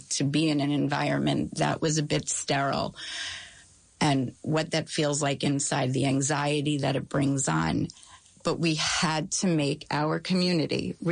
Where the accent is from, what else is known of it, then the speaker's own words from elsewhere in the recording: Queens, New York, United States; now in New Jersey, United States; I'm not from here either. I'm from Queens, from Forest Hills.